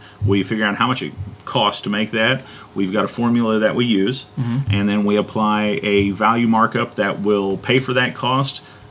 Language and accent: English; St. Charles, Missouri, United States; born there; Yeah, I was born in St. Charles.